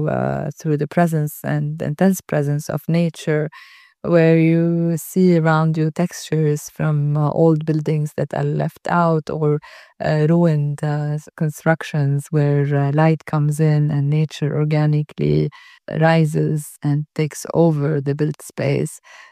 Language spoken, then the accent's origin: English; Beirut, Beirut Governorate, Lebanon; I grew up in Beirut looking at the city being built and rebuilt.